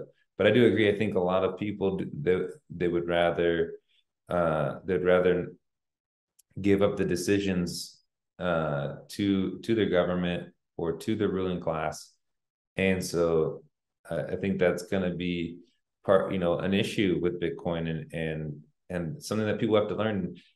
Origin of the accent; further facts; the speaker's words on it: United States; now in South America; And Marcus is from Europe, I'm from the United States